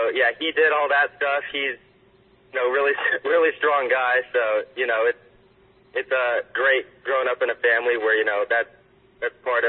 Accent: Las Vegas, Nevada, United States; So I was born in Las Vegas, Nevada. Went to Bishop Gorman High School, grew up, family of five kids

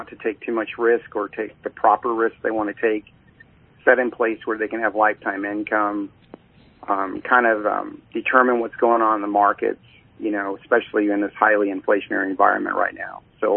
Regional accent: California, United States; also born or lived in Prescott, Arizona; I grew up in the Central Valley of Central California. Lived there, grew up there, farmer's son, farmer's kid. And then probably about, it's probably about 13 years ago, we moved to Prescott, Arizona

